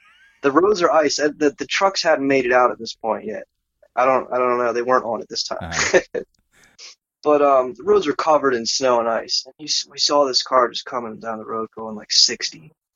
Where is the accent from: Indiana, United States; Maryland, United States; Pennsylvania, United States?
Maryland, United States; Yeah, I come from Maryland, where the roads are like golden paved.